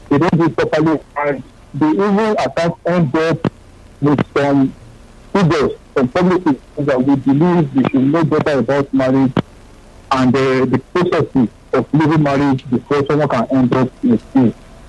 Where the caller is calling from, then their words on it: Akute, Ogun, Nigeria; I'm calling from Akute.